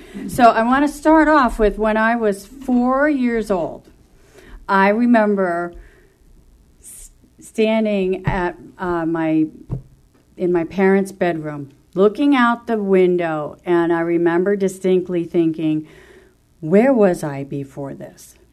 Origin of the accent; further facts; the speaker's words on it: Ho-Ho-Kus, New Jersey, United States; And I was born and raised in New Jersey, northern New Jersey, Hohokus, New Jersey, where the Lenni Lenape Indians were.